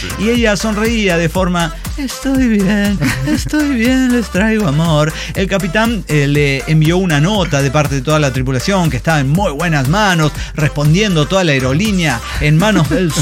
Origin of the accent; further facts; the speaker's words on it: Mexico; Porque, pues que soy mexicano.